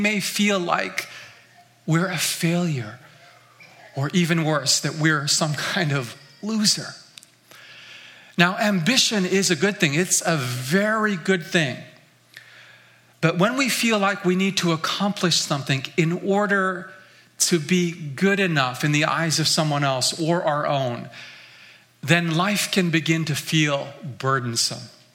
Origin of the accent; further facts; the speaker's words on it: Vancouver, British Columbia, Canada; also born or lived in Tokyo, Japan; I was raised primarily here in North America, but I spent most of my formative years right here in the Metro Vancouver area. Some of you may or may not know, I was actually born in Tokyo.